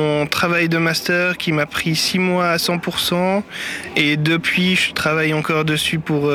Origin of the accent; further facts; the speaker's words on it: Fribourg, Switzerland; De Fribourg.